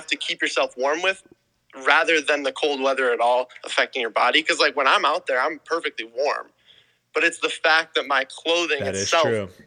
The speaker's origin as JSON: {"language": "English", "region": "Wisconsin", "country": "United States", "said": "I'm from Wisconsin, so I have been playing cold weather as long as I've been playing disc golf."}